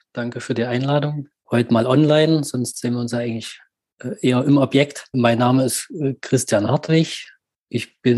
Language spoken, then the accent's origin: German; Leipzig, Saxony, Germany; now in Halle, Germany; Also ich komme ursprünglich aus Leipzig, habe dann in Dresden studiert, dann auch in Leipzig gearbeitet, wohne aber seit 2007 in Halle.